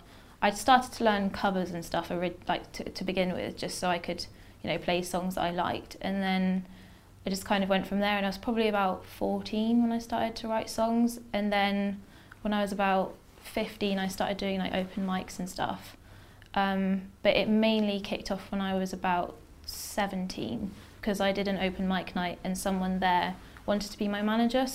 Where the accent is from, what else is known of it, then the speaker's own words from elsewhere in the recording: Salisbury, South West England, United Kingdom; Well, I was born in Salisbury, so I'm originally from southern England.